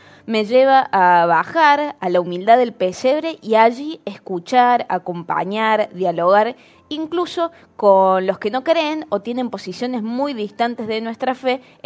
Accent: Monte Grande, Buenos Aires Province, Argentina; de Monte Grande.

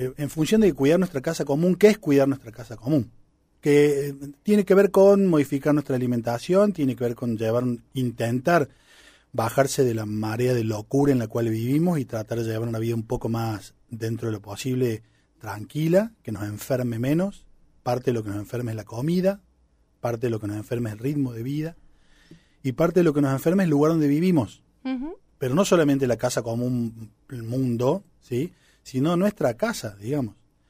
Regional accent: Salsacate, Córdoba, Argentina; tuve la posibilidad de irme a Salzacate, que es mi pueblo.

